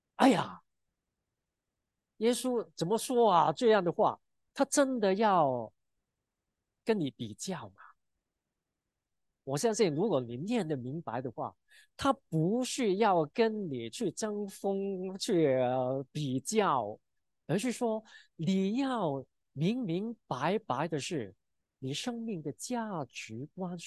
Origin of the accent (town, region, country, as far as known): China